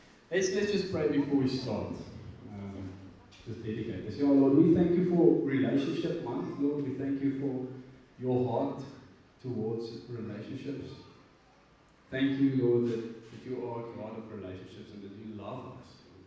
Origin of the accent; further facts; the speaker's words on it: Secunda, Mpumalanga, South Africa; that is my wife, Yanda, at the back. We are from Secunda